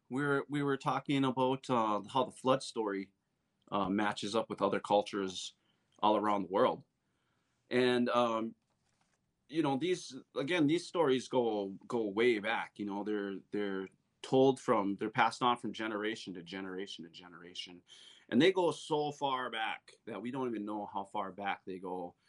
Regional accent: Northwoods, United States; which was kind of cool because I'm from the Northwoods, you know, and I'm in a big city and checking things out.

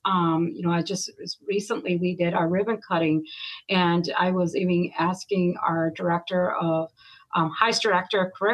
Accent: United States; because I grew up in the United States here, I've lost so many

